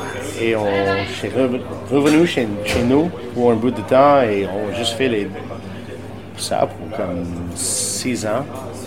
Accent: Saskatchewan, Canada; French is a second language; On vient de la Saskatchewan. C'est au milieu.

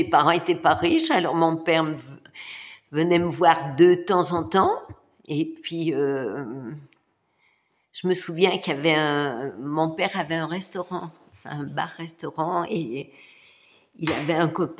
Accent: Lyon, Auvergne-Rhône-Alpes, France; also born or lived in Oullins; Non, je suis lyonnaise. Lyonnaise, et ben, banlieue lyonnaise, Oulin, j'habitais Oulin et tout.

